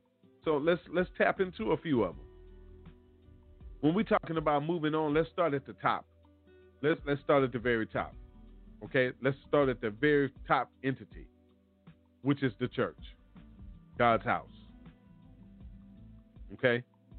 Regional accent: United States; Listen, I'm an American, but I don't have to be proud.

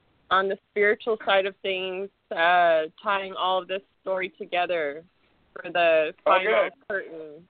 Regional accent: Santa Ana, California, United States; I'm from Orange County, Santa Ana. I rep Santa Ana. I've been there for the last 25 years.

